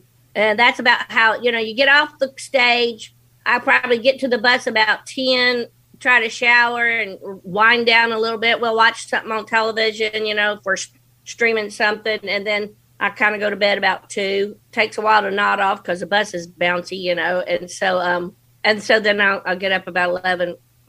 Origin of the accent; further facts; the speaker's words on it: Covington, Kentucky, United States; born there; I was born in Covington, Kentucky.